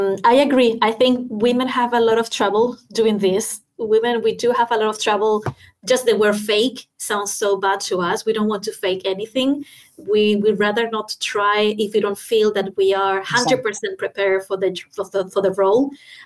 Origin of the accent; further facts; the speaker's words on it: Canary Islands, Spain; English is a second language; I didn't grow up in a big city. I'm from Spain, but I was from the Canary Islands. So I was in a very small environment.